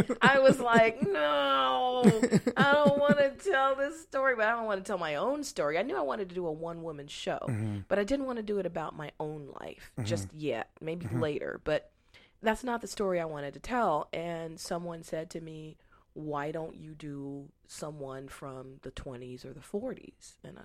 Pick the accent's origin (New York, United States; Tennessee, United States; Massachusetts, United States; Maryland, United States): Tennessee, United States; Memphis; And as you know, I'm from Memphis, Tennessee, which is a very rich heritage of music.